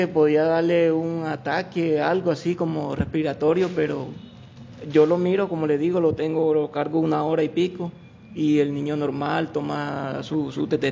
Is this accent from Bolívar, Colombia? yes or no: yes; Río Viejo, Bolívar, Colombia; now in Valledupar, Colombia; Yo soy de Río Viejo, Bolívar.